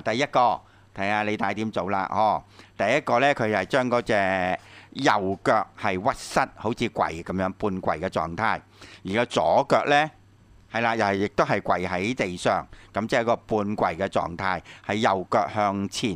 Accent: Hong Kong; 我哋香港人叫做神运，一早起身就去行山。

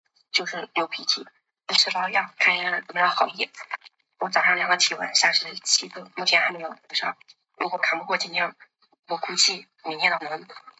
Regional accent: Shanxi, China; 我是山西的

